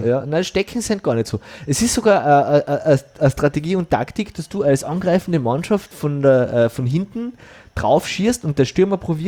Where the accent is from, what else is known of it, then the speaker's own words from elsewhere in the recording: Carinthia, Austria; als Kärntner ist man glaube ich immer, Fan ist ein bisschen übertrieben, aber man ist immer grundsätzlich